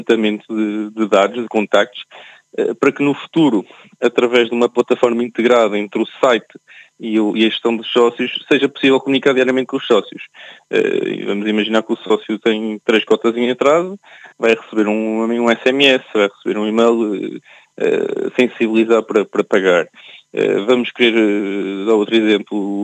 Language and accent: Portuguese; Portugal; mas como bom português, e todos nós temos uma palavra sobre futebol